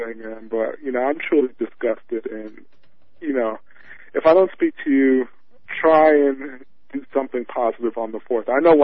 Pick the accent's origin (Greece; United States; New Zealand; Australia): United States; New York City, New York; You know, I'm a Jamaican. I'm a New Yorker of Jamaican descent.